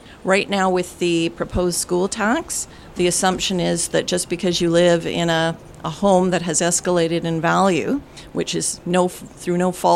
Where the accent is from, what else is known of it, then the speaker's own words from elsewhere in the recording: Vancouver, British Columbia, Canada; I'm a teacher. I was born and raised in Vancouver. I lived here all my life, so I've seen a lot of changes taking place in the city.